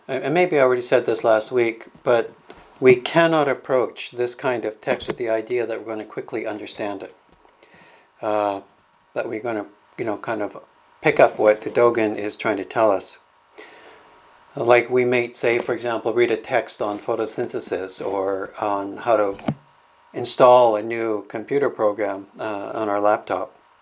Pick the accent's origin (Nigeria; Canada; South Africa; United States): Canada; Calgary, Alberta; I grew up in Calgary, as probably a lot of you know, and we didn't have much fog there. And so when I first moved to Vancouver